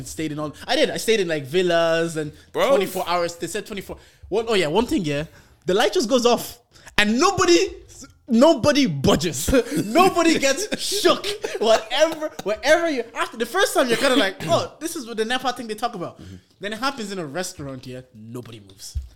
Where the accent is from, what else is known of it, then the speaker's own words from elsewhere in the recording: Nigeria; And as a Nigerian, I fully understand that you can get your own food everywhere you go.